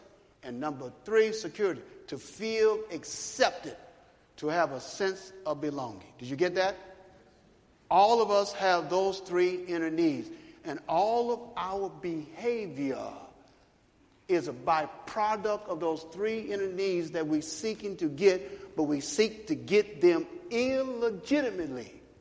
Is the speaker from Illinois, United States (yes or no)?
yes; Chicago, Illinois, United States; I grew up in Chicago.